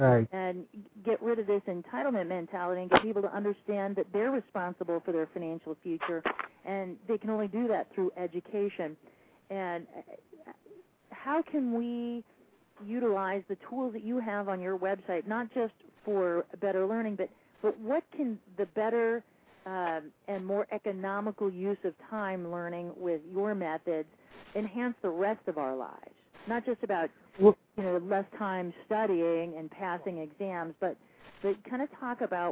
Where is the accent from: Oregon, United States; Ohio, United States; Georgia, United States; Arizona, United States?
Arizona, United States; You know, I grew up here in Arizona, and I was really fortunate to be in a public school system that recognized gifted kids.